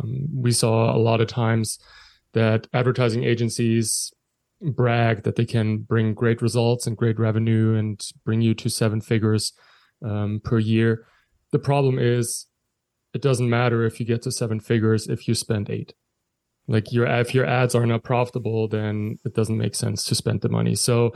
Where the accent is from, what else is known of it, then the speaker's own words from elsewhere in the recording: Bavaria, Germany; English is a second language; moved away as an adult; now in Halifax, Canada; I'm originally from Germany, close to Munich. Grew up in the south of it. And yeah, I moved to Halifax, Nova Scotia almost 6 years ago now in 2017.